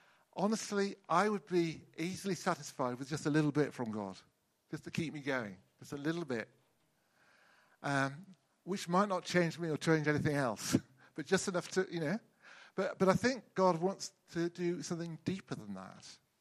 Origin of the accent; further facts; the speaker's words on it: Wellington, South West England, United Kingdom; I remember going back home to my hometown, which at that time was Wellington in Somerset.